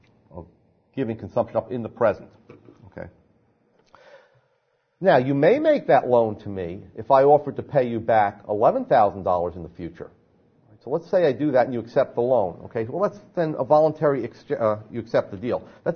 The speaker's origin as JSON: {"language": "English", "region": "New Jersey", "country": "United States", "said": "ignoring the fact that I come from New Jersey."}